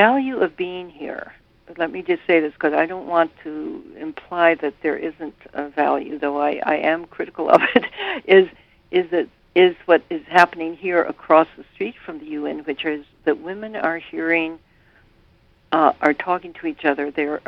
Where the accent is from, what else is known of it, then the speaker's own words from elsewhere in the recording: Burlington, Vermont, United States; Even, you know, I'm from Burlington, Vermont.